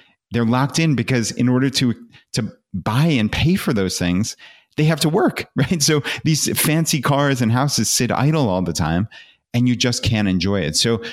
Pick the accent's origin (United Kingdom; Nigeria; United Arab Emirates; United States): United States; Long Island, New York; So we grew up on Long Island, New York, which suburb of New York City, and that was all we knew. We lived there our whole lives.